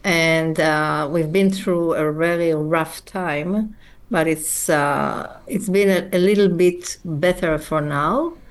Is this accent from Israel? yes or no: yes; Israel; And I am born and raised in Israel.